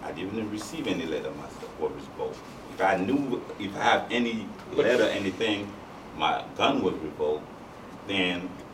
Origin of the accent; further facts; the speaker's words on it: St. Lucia; now in United States; Yeah, I'm from St. Lucia, but I got a green card.